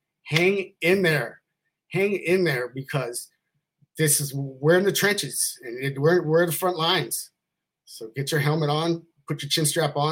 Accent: California, United States; I'm from California in the hills, where it all come from.

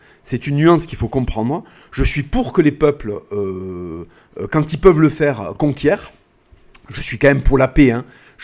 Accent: Spain; Moi, je suis espagnol, je leur dis, oui, vous pouvez être fiers de ça

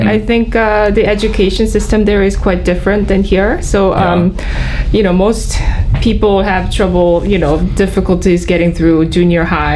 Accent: Seoul, South Korea; So I was born and raised in South Korea, specifically the capital city, Seoul, where I studied until high school there.

